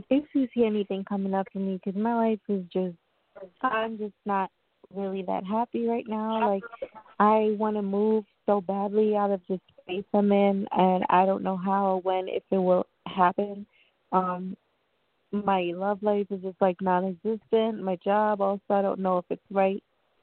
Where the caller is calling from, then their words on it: New York, United States; From New York, Long Island.